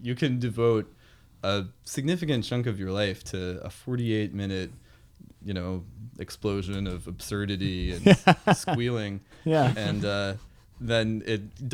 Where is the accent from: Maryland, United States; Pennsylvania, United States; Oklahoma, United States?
Pennsylvania, United States; Pittsburgh; I have to love it because I'm from Pittsburgh.